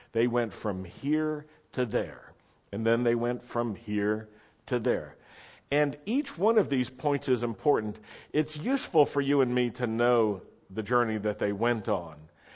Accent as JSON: {"language": "English", "town": "Roanoke", "region": "Virginia", "country": "United States", "tie": "born or raised there", "said": "I grew up in Roanoke, Virginia in the Blue Ridge Valley, and we had the mountains there."}